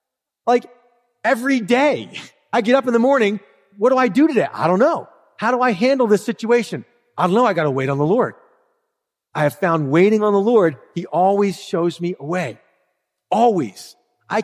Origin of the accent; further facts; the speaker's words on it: Philadelphia, Pennsylvania, United States; I grew up in Philadelphia, the art museum there, and the big statue of Rocky is there with his gloves lifted.